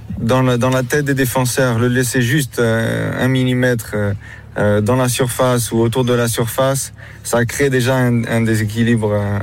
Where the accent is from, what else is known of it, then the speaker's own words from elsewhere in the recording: Portugal; Et même nous, en tant que Portugais, on a cette.